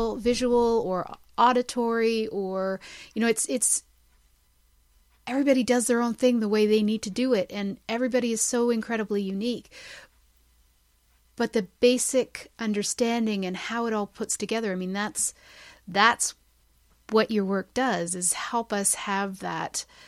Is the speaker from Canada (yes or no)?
yes; Canada; Me, I'm Canadian.